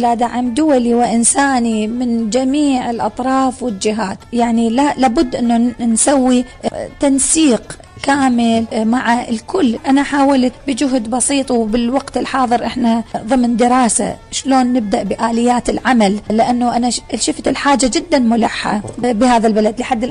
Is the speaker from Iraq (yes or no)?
yes; Karbala, Karbala Governorate, Iraq; يعني أنا بنت مدينة كربلاء